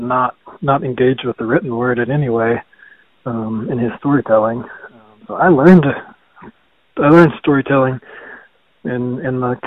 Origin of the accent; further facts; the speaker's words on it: the South, United States; And I come from the South.